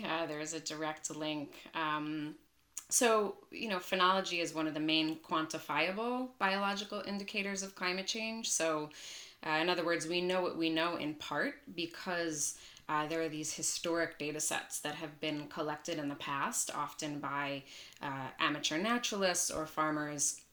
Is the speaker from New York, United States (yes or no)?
yes; Queens, New York, United States; So I'm based out of the Catskill Mountains in New York. I'm originally from Queens.